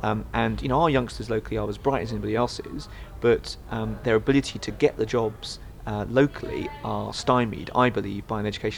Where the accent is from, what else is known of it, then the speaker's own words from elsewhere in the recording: London, United Kingdom; I'm from South London, but my father's parents came from the East End originally